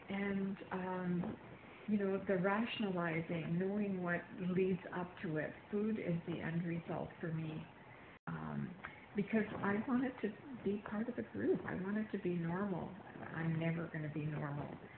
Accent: Manitoba, Canada; And I am from Manitoba, Canada.

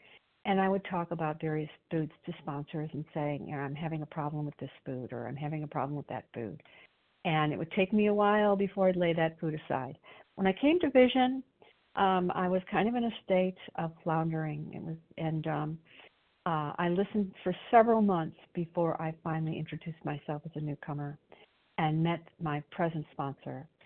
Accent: Illinois, United States; I'm from Illinois

